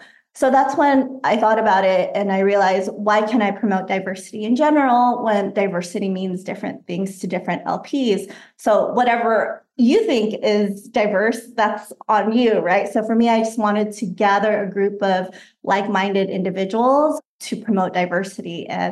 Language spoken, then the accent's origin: English; Stockton, California, United States; I grew up in Stockton, California. So it's about an hour and a half away from Sacramento and San Francisco. And I went to an inner city high school, so I didn't get any exposure to finance.